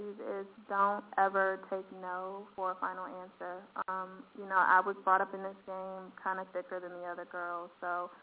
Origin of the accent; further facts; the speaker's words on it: Puerto Rico; born there; I was born in Puerto Rico. I'm Puerto Rican, Trinidadian, Creole.